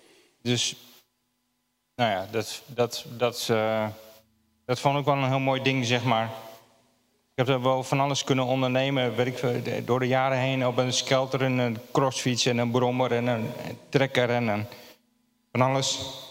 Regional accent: Gelderland, Netherlands; Ik ben opgegroeid aan de Broekstraat, Zelm. Naar Achterhoek, Staaltje om me heen. Op de boerderie.

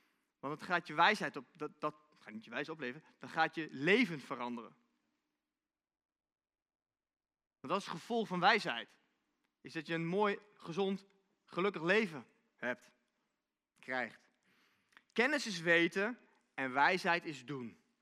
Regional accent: Netherlands; Alleen, hoe moeilijk is dat, wij als Nederlanders? We willen het allemaal zelf doen.

